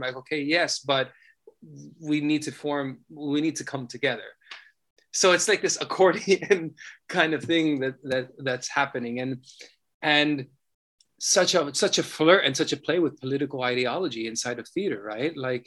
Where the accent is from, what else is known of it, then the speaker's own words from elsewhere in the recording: United States; And what I love is that, as an American, I think that I'm going to go into Cuba and I'm going to work with these kids